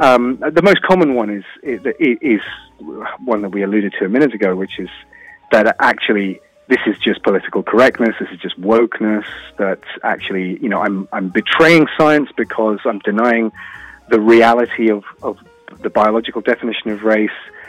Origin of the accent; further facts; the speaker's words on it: United Kingdom; But I wasn't raised by her, so my parentage is actually just white British, and I culturally I am white British, but I'm darker skinned.